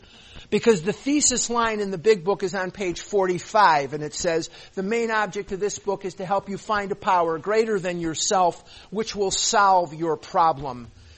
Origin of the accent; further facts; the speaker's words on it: Chicago, Illinois, United States; now in Scottsdale, United States; And I was born and raised in Chicago, and I live in Scottsdale, Arizona now.